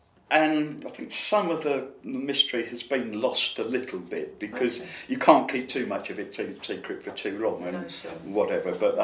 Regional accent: Hastings, South East England, United Kingdom; born there; So I was born in Hastings.

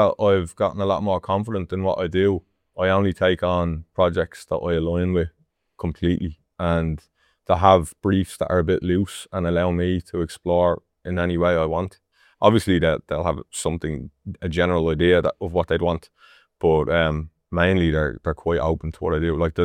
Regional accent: Ireland; Yeah, probably. Yeah, I'd be proud of being Irish.

